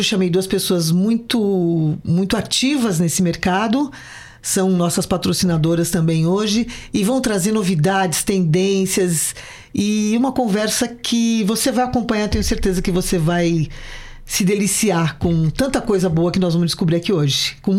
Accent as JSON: {"language": "Portuguese", "region": "São Paulo", "country": "Brazil", "said": "porque eu sou de São Paulo, quando eu tô lá eu vejo"}